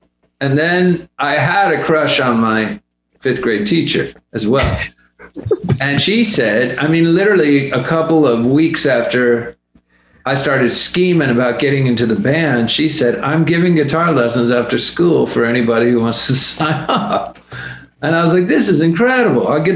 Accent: Laredo, Texas, United States; I come from a huge family. My parents were Catholic. And I grew up in the border. I grew up in Laredo.

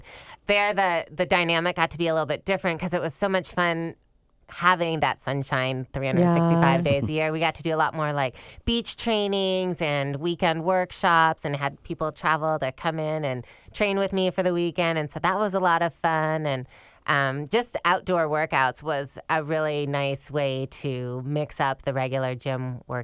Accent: Michigan, United States; moved away as an adult; now in California; And, you know, so I grew up in Michigan, and so thinking about, one, moving to California where there's sunshine all the time was a huge benefit.

